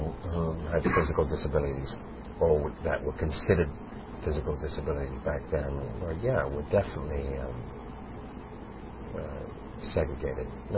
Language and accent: English; London, United Kingdom; born there; I was born in London.